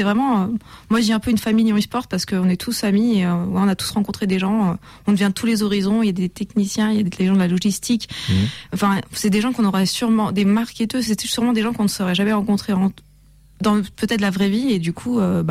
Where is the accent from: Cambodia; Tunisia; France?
France; Lyon, Auvergne-Rhône-Alpes; On a grandi à Lyon.